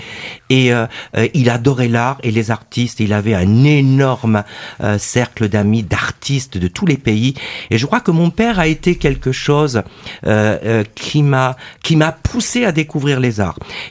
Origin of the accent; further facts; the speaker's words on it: Nérac, Nouvelle-Aquitaine, France; born there; Donc moi, je suis né à Nérac, donc une maison familiale qui était... mes grands-parents étaient viticulteurs dans Nérac pendant la guerre, au château de Piron, d'ailleurs, il faut le dire, qui existe toujours. Et c'était des fermiers, on était tous des Italiens